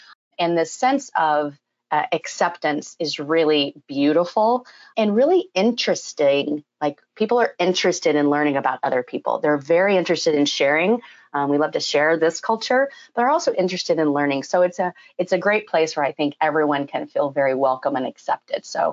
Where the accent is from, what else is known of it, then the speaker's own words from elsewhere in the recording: Texas, United States; As you know, I'm a Texan, a born Texan. So a Southerner who just went farther south because I love summer and I'm a big time water baby.